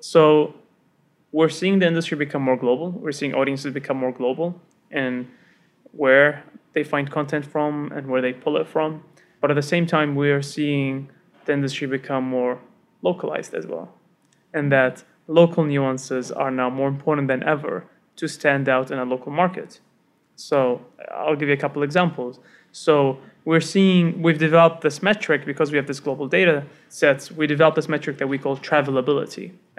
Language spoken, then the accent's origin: English; New Zealand; But I grew up in New Zealand. I'm a Kiwi.